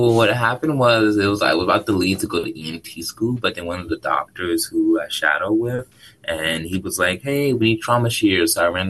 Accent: Washington, District of Columbia, United States; I am born and raised in Washington, D.C. I am a city kid at nature.

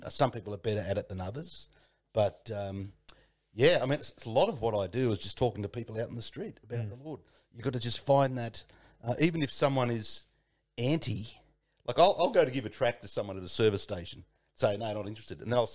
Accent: Parramatta, New South Wales, Australia; I've got a little soft spot for Parramatta because, I grew up in Parramatta.

